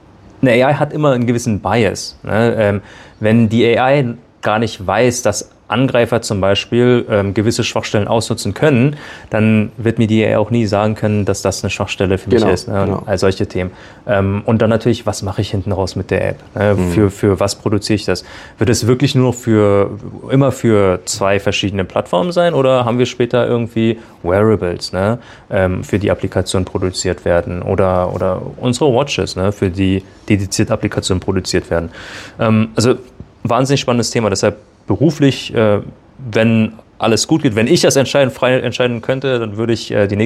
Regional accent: Berlin, Germany; ich bin gebürtiger Berliner, ich habe mein Leben lang in Berlin gelebt.

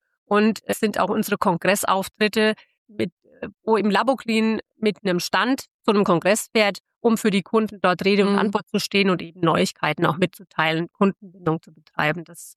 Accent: Stockheim, Bavaria, Germany; Ich komme aber ganz aus der Nähe, etwa 50 Kilometer von Bad Kissingen entfernt. Es ist aus dem schönen Stockheim, die Perle des Streutals, sagt man dazu. Also ich bin eine waschechte Rhönerin. Und ich war zwischendurch auch schon mal nach Hessen ausgewandert, aber bin dann mit meiner Tochter wieder zurück in die Heimat gezogen

